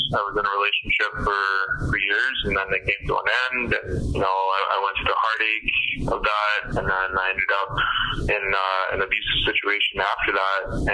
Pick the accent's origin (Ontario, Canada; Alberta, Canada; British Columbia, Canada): Ontario, Canada; I know what clan I am, I'm Bear Clan, I know I'm Ojibwe, and I know that I'm from Matachewan First Nation.